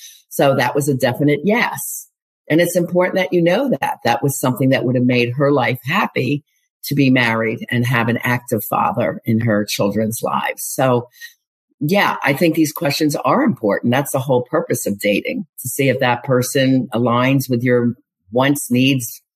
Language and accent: English; Pennsylvania, United States; I grew up outside of Philly, so...